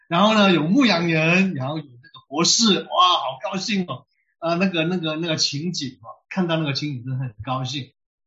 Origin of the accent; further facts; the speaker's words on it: northern China, China; 你知道我们是北方人啊